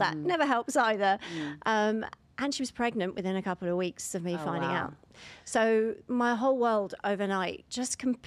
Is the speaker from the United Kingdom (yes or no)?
yes; London, United Kingdom; now in United States; Obviously, I'm from London, England.